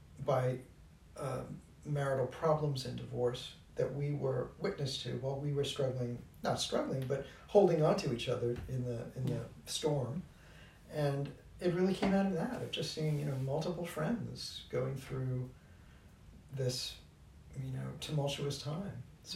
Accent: Brooklyn, New York, United States; when I was growing up in Brooklyn, and, you know, you grew up in a very modest household

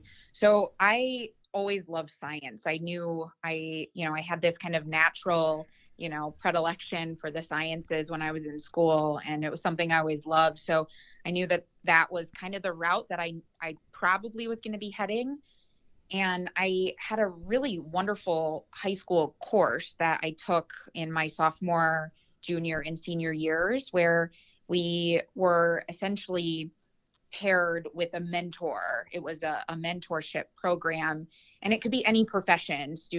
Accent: Albuquerque, New Mexico, United States; But I really say that I grew up and I'm really from Albuquerque, New Mexico.

